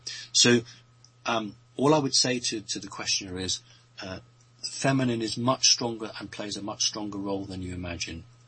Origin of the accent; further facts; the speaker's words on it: United Kingdom; which as a British person I pronounce as Sirius, but an American person would say Sirius